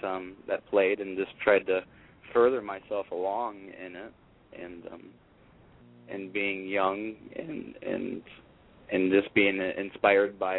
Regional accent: Minnesota, United States; the area where I'm originally from, which is southeast Minnesota, and I there was a local club down at my hometown

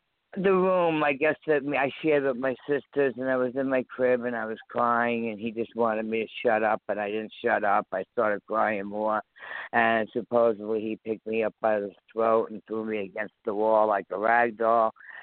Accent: New York, United States; born there; But again, I was born down in Manhattan at the Metropolitan Hospital in New York.

